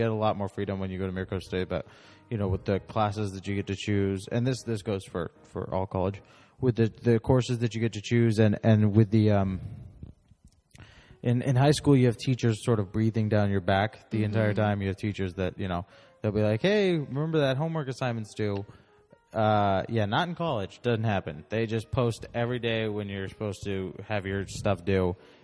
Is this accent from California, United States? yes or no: yes; Carlsbad, California, United States; No, I'm from Carlsbad, California. Born and raised, lived here my whole life.